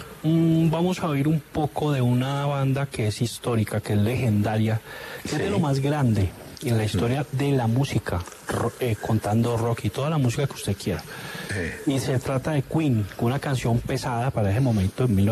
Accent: Zarzal, Valle del Cauca, Colombia; also born or lived in Cali; En Zarzal. Yo estudié en Zarzal.

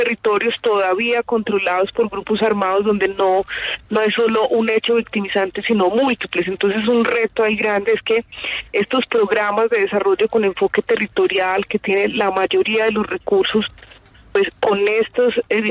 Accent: Antioquia, Colombia; also born or lived in Medellín; yo soy del suroeste de Antioquia porque allá son mis padres. Y crecí ahí toda mi infancia. Nací porque me tenían que sacar de urgencia del parto de mi madre en Medellín

